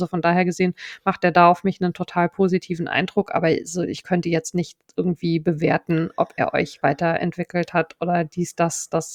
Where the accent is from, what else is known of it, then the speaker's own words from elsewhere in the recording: Hesse, Germany; ich komme ja wie gesagt aus Hessen mit Mainz 05 und so.